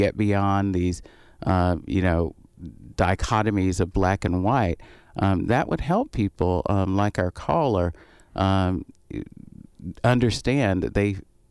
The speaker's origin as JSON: {"language": "English", "region": "the South", "country": "United States", "tie": "born or raised there", "said": "I grew up in the South and just took for granted that I was black."}